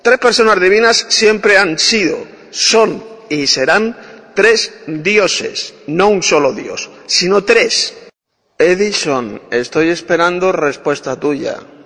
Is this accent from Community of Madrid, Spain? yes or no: yes; Madrid, Community of Madrid, Spain; de Madrid, España.